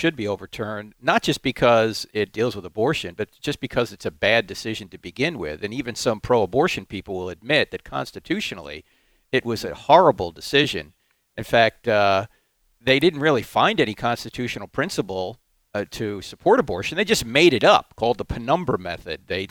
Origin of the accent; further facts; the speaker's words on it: the North, United States; Well, come on. I'm from the North.